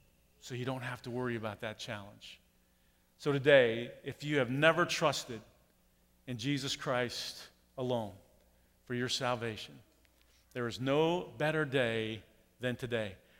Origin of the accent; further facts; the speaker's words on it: Kansas, United States; "Where are you guys from?" "Well, we're from Kansas."